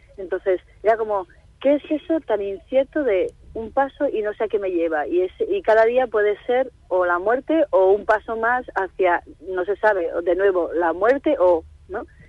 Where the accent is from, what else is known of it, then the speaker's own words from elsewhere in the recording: La Rioja, Spain; Yo, no sé, como muchos riojanos, yo tengo familia también en Chile.